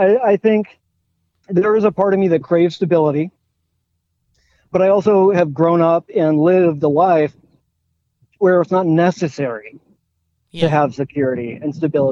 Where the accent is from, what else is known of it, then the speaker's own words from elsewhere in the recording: Ellensburg, Washington, United States; I grew up in the Central Valley in Ellensburg, of all places.